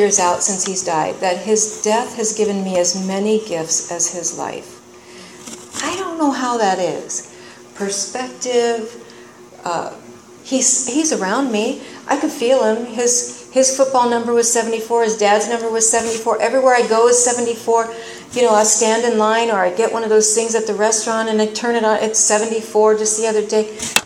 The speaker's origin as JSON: {"language": "English", "town": "Los Angeles", "region": "California", "country": "United States", "said": "I'm a girl from East LA."}